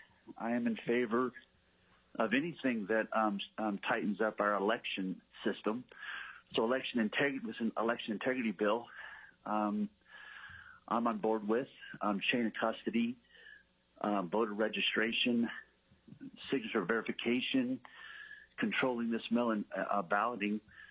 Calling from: Fairbanks, Alaska, United States; I'm calling from District 5 in Fairbanks, Alaska.

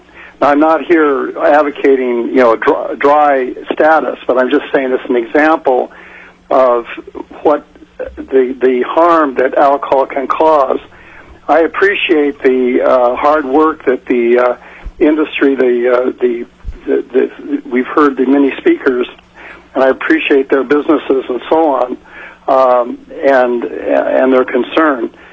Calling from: Utqiagvik, Alaska, United States; I'm calling from Barrow in the middle of a blizzard.

